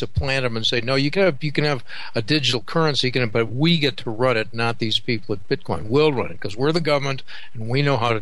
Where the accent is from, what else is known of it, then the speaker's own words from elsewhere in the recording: Illinois, United States; I can remember my hometown in northern Illinois was hit by a tornado in the 60s.